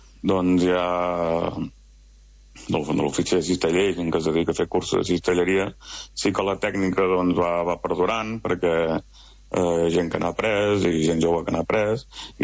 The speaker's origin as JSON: {"language": "Catalan", "town": "Pineda de Mar", "region": "Catalonia", "country": "Spain", "said": "amb un pescador d'aquí Pineda, del meu poble."}